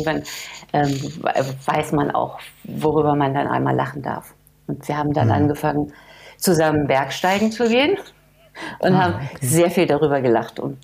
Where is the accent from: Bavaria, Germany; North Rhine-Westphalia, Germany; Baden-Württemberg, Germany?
Bavaria, Germany; Munich; now in Lower Saxony, Germany; weil ich habe in München ja Dialekt gesprochen und das dann im tiefsten Niedersachsen.